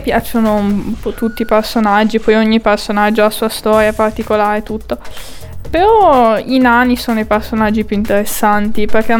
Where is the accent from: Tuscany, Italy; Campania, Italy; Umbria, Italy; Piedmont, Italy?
Piedmont, Italy; Alba